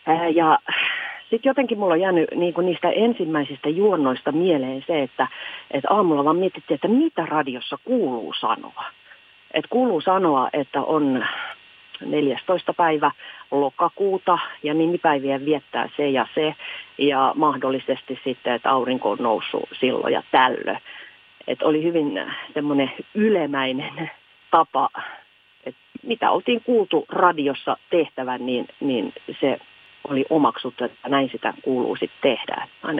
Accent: Kankaanpää, Satakunta, Finland; mä olin Kankaan päästä kotoisin, että mulla oli sen verran niin kuin tämmöinen kotikenttäetu

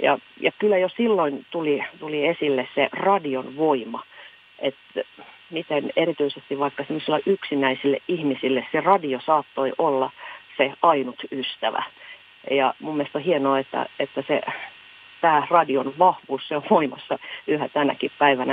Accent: Kankaanpää, Satakunta, Finland; mä olin Kankaan päästä kotoisin, että mulla oli sen verran niin kuin tämmöinen kotikenttäetu

